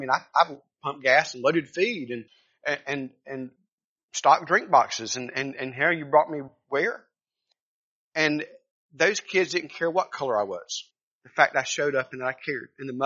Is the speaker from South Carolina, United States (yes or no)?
no; Raleigh, North Carolina, United States; She was from Asheboro doing CEF as a summer teenage missionary, summer missionary, and I was from Raleigh.